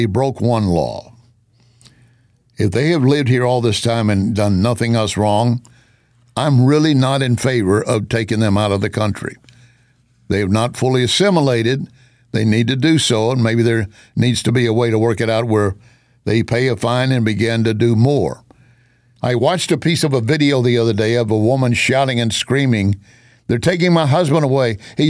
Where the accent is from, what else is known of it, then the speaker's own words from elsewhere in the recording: the South, United States; Growing up in the South, there were times my parents would take me to one of these tent revivals